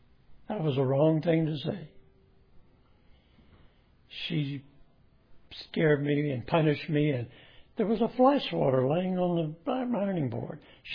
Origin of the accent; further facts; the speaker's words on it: Dallas, Texas, United States; I was raised in East Dallas. I went to school in East Dallas. East Dallas is a neighborhood.